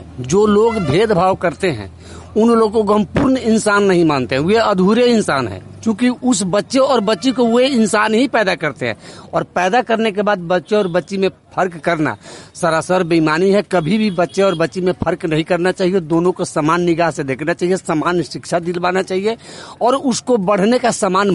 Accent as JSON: {"language": "Hindi", "town": "Supi", "region": "Bihar", "country": "India", "said": "मैं मोहनी मंडल थाना सूपी जिला सीतामढ़ी का रहने वाला हूं।"}